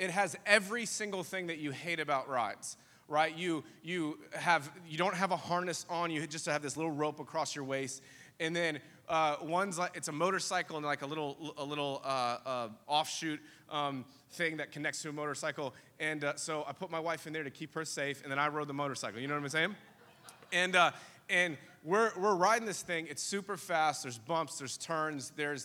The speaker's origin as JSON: {"language": "English", "town": "Norfolk", "region": "Virginia", "country": "United States", "said": "I'm from Norfolk, Virginia. I'm not scared, okay, of roller coasters."}